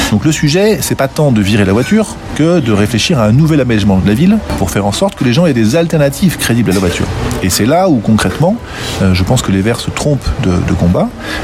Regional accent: Lyon, Auvergne-Rhône-Alpes, France; puisqu'on est lyonnais

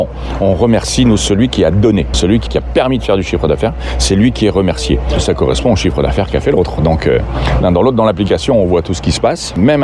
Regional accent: Lyon, Auvergne-Rhône-Alpes, France; On est lyonnais quand même.

